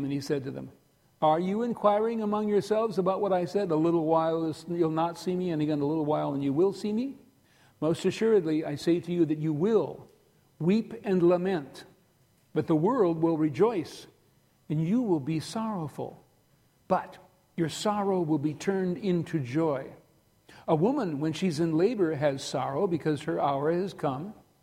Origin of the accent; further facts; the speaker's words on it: South Dakota, United States; Every time Shelley and I go back to my hometown in South Dakota